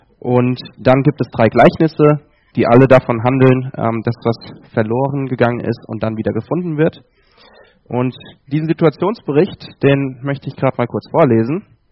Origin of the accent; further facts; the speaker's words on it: Erbach, Hesse, Germany; born there; Bin 26 Jahre alt, komme gebürtig aus Erbach im Odenwald, also aus Südhessen.